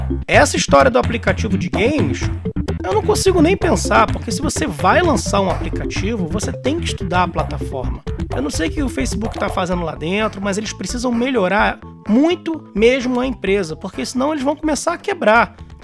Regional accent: Rio de Janeiro, Brazil; amo falar sobre tecnologia, e eu sou do Rio, né?

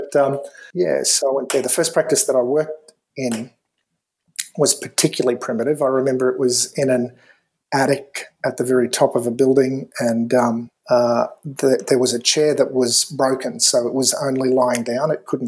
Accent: Ingham, Queensland, Australia; was a guy called Frank Rush, who was the parish priest in Ingham, my hometown, for 15 years.

